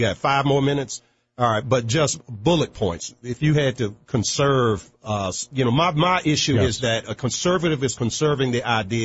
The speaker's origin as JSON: {"language": "English", "region": "Virginia", "country": "United States", "said": "running for the right to represent the 7th Congressional District of my home state of Virginia."}